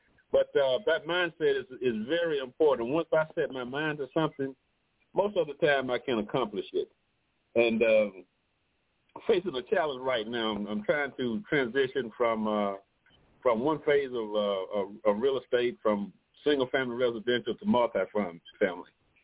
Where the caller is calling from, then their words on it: Atlanta, Georgia, United States; I'm calling from Atlanta, Georgia suburbs.